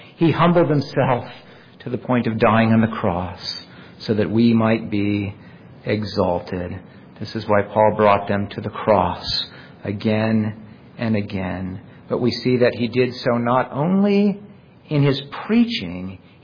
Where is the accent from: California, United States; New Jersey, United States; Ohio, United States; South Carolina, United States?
California, United States; San Diego; I remember experiencing this every year at Christmas time growing up in San Diego. We lived on a cul-de-sac with other families with children similar in age to my own.